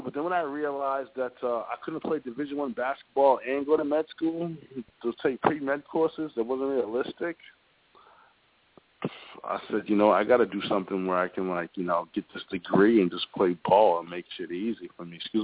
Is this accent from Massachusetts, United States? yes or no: yes; Boston, Massachusetts, United States; I grew up in Roxbury, Roxbury, Mass., Roxbury in Boston, Massachusetts.